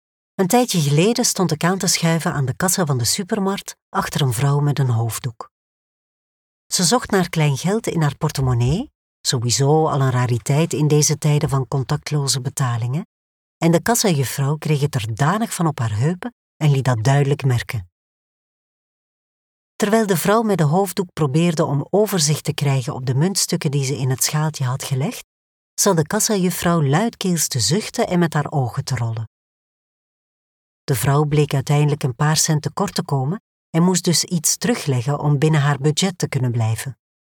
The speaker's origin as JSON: {"language": "Dutch", "town": "Mechelen", "region": "Flanders", "country": "Belgium", "tie": "born or raised there", "said": "Ik ben geboren en getogen in Mechelen. Mijn ouders kwamen als jonge volwassenen uit Marokko naar België om goed werk te zoeken en een in hun ogen beter leven uit te bouwen."}